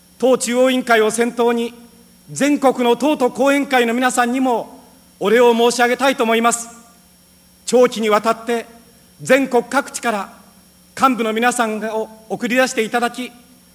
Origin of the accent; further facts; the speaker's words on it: Niigata, Japan; また私のふるさと越後からは山越村のコシヒカリをはじめ